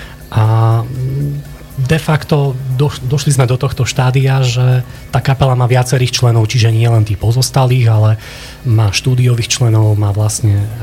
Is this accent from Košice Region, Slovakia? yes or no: yes; Michalovce, Košice Region, Slovakia; Videoklip sa natáčal u nás v Michalovciach v kultúrnom stredisku